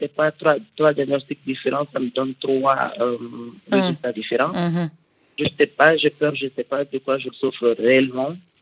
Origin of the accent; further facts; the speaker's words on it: Bamako, Mali; je viens de Bamako